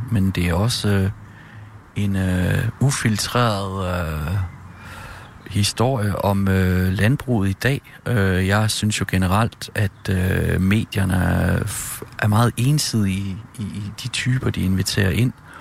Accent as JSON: {"language": "Danish", "region": "Jutland", "country": "Denmark"}